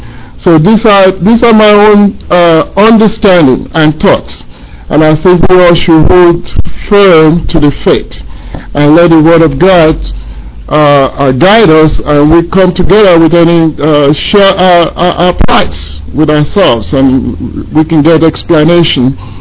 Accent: Nigeria; I like the idea of the tribe, because when we talk, I'm from Nigeria

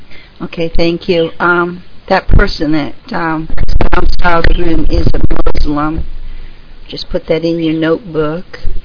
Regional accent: England, United Kingdom; Excuse me for using the English. I am English.

